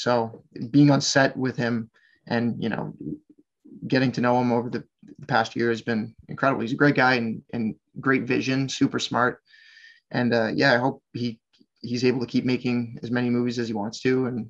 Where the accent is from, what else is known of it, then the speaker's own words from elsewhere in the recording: Nova Scotia, Canada; I am from Nova Scotia.